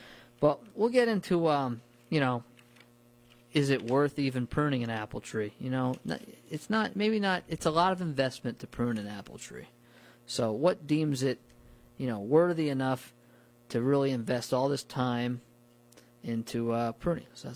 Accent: New Paltz, New York, United States; I grew up near orchards in New Paltz and very rarely saw wild apple trees.

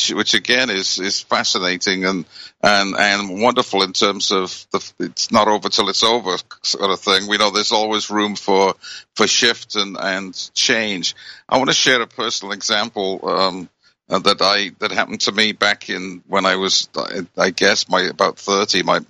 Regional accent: United Kingdom; And you know, I grew up in Britain

